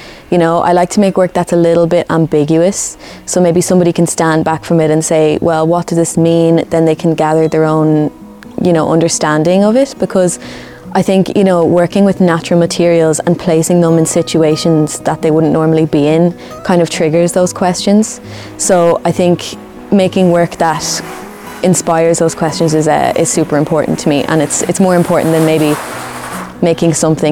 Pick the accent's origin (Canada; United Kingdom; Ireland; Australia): Ireland; Dublin, Leinster; originally I'm from Dublin, so it was nice to be back in the space, back in the city.